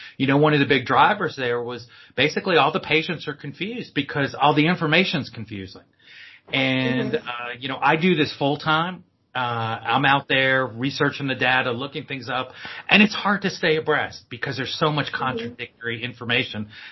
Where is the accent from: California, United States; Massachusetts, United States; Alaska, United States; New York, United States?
New York, United States; born there; Well, I'm a native New Yorker, so I was born in the South Bronx, me and … hanging in the South Bronx back in the day.